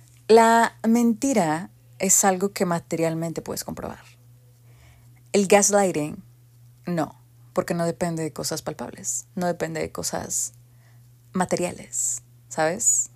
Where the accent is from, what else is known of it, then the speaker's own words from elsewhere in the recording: Monterrey, Nuevo León, Mexico; soy regia, soy norteña. Aquí le decimos clima al aire acondicionado. Bueno, no sé si en todo el norte, pero aquí en Monterrey sí